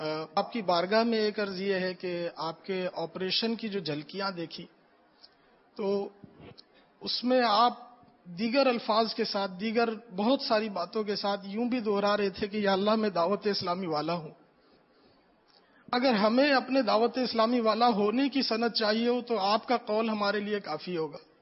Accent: Kanpur, Uttar Pradesh, India; کانپور کے ہیں

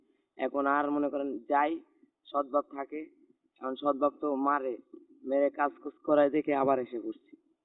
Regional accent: Manda, Rajshahi Division, Bangladesh; আমার বাড়ি নওগাঁ জেলা মান্দা থানা। আমি এখানে অনেক ছোটবেলায় আইছি

